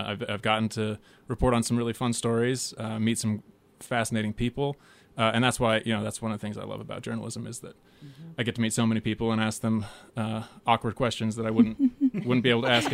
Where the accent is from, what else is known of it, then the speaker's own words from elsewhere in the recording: Colorado, United States; And even though I grew up in Colorado, but my parents and my whole family was more into horses than skiing.